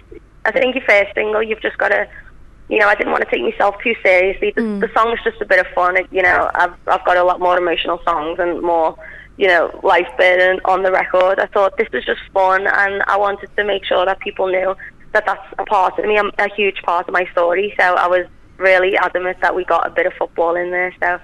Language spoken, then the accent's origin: English; Liverpool, North West England, United Kingdom; Well, I get banter because I'm from Liverpool.